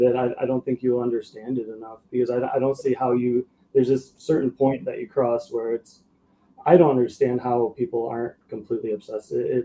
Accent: Grand Rapids, Michigan, United States; We planned on coming back to Grand Rapids, my hometown, eventually.

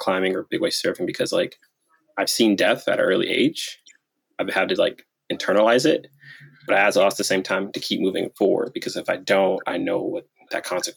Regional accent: Detroit, Michigan, United States; So it's growing up in Detroit made you grow up really fast, because you had to look out for yourself, look out for your family

